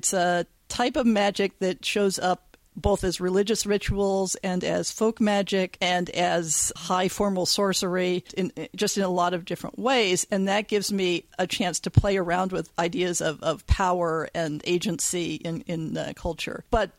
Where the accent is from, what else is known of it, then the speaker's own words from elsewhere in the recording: California, United States; That's correct. I'm from California.